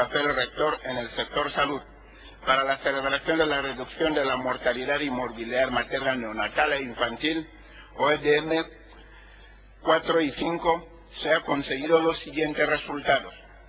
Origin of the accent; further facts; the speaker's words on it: Equatorial Guinea; Señora presidenta, en mi país, Guinea Ecuatorial